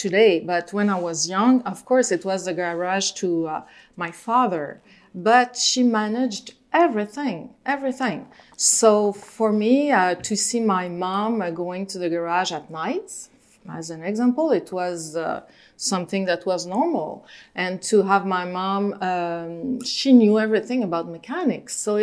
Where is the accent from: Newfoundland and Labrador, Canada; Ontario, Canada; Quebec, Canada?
Quebec, Canada; Joliette; English is a second language; Yes, I grew up in Joliette. It's a city 1 hour from Montreal in the region of Lanaudière.